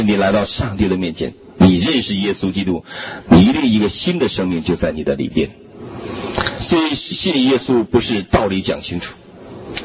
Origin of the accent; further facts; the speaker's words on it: China; 我生在中国，生长在这一个贫穷的地方和家庭